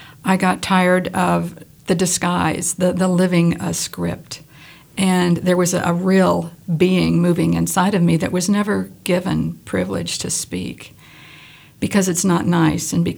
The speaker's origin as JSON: {"language": "English", "town": "Kansas City", "region": "Missouri", "country": "United States", "tie": "born there", "said": "I was born in Kansas City, and we would make trips down to my mother's parents. It was farm."}